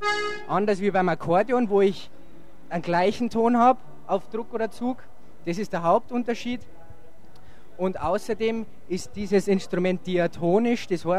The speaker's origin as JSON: {"language": "German", "town": "Hammerau", "region": "Bavaria", "country": "Germany", "said": "Also, ich bin aus Hammerau, das ist in der Gemeinde Einring, Landkreis Berchtesgadener Land."}